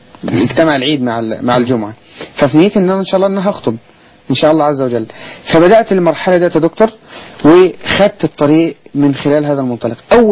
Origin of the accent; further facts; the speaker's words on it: Kafr El Sheikh Governorate, Egypt; وعندنا في كفر الشيخ